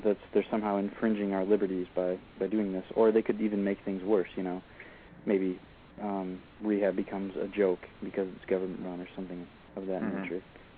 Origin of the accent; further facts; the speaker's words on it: United States; I think that, you know, as an American, my views are very similar to yours, Joe